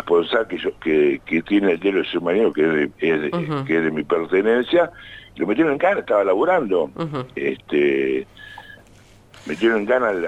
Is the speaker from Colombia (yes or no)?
no; Jujuy, Argentina; Yo no soy nacional, yo soy de Jujuy.